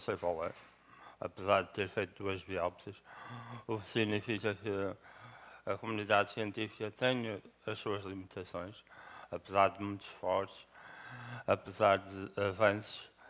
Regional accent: Porto, Norte, Portugal; venho do Porto. E sou um dos sócios e associados da Associação Portuguesa Doentes Neuromusculares. Tenho 42 anos

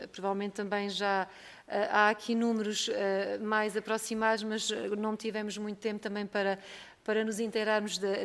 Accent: Leiria, Portugal; eu sou do Distrito de Leiria e portanto sei bem aquilo que aconteceu

